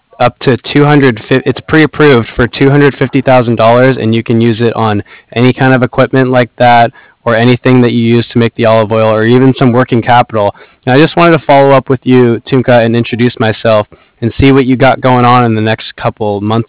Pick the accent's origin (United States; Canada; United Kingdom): United States; California; I'm from the Bay Area actually.